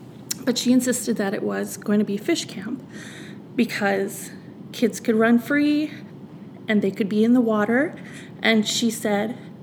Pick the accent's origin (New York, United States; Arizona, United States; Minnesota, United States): Minnesota, United States; White Earth; I was born and raised on the Becker County on the White Earth Reservation